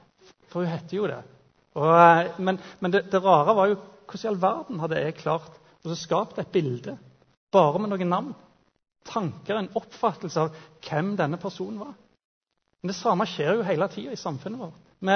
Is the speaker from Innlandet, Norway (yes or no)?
no; Jørpeland, Rogaland, Norway; For å si sånn, en gang i forrige årtusen så vokste jeg opp på Jørpeland.